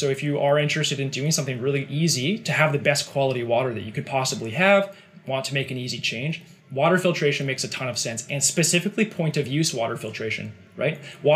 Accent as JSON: {"language": "English", "town": "Vancouver", "region": "British Columbia", "country": "Canada", "tie": "born or raised there", "said": "we're from Vancouver. I'm born and raised in Vancouver"}